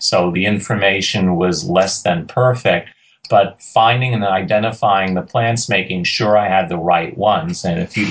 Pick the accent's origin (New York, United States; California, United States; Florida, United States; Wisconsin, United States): New York, United States; New York City; I grew up in Queens in New York City.